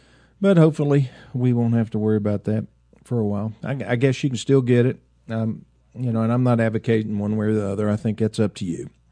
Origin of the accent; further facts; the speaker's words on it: Tennessee, United States; also born or lived in West Virginia; my birth state, my home state is Tennessee. My birth state is West Virginia.